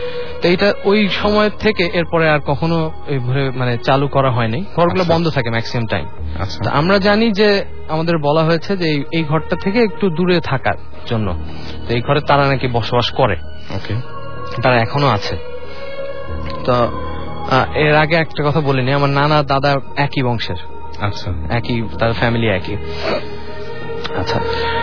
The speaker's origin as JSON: {"language": "Bangla", "town": "Sylhet", "region": "Sylhet Division", "country": "Bangladesh", "tie": "born or raised there", "said": "আমার family background হচ্ছে আমি সিলেটে, আমার হোম টাউন সিলেট। আমার family background থেকে আমি শাহ মোহাম্মদ গিয়াসউদ্দিন পীরের নাম যদি আপনারা শুনে থাকেন, ওখান থেকে আমার family starting, আমার মার বংশে।"}